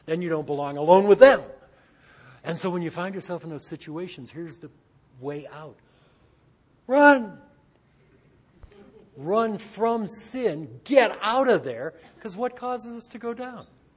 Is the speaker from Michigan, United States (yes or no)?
yes; Detroit, Michigan, United States; And I grew up in Detroit. And in Detroit, we had the automotive proving grounds.